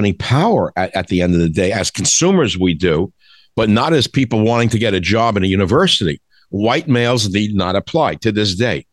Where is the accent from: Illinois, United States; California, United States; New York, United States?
New York, United States; born there; I was born in New York.